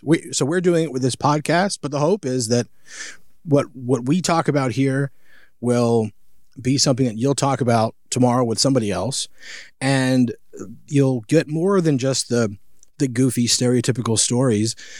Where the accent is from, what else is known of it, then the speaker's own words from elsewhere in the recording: New York, United States; also born or lived in Orlando; And I moved here. I grew up in New York, and then I lived in Orlando. I moved here after college, and it was in some ways a culture shock, to a degree.